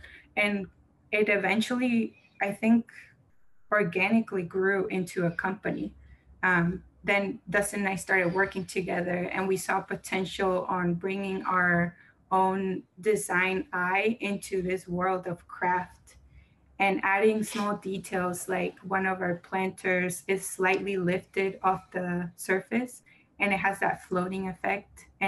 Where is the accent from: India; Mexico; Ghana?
Mexico; moved away as an adult; also born or lived in Arizona, United States; now in United States; So I grew up in Mexico, moved to the United States at the age of 18, with the goal of going to college in the United States. So I was born in Arizona.